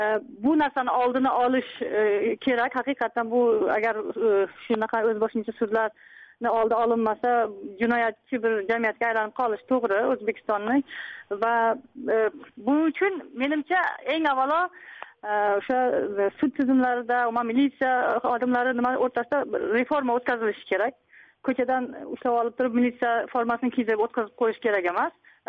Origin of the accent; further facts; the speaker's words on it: Tajikistan; men Uskudarda yashadim-da, Uskudarda qaysi do'konga kirmang, avval so'raydi. Masalan, qayerliksiz deydi, aksentingizdan bilib, "Ke men tojikistonlik" desam